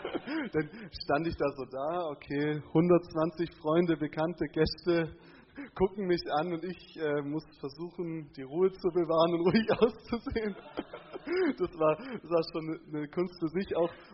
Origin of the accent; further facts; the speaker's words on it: Katzensteig, Baden-Württemberg, Germany; bin ich in der Gemeinde hier aufgewachsen, komme ursprünglich aus Katzensteig … Ich habe einen langen Lebensweg mittlerweile hinter mir, bin 26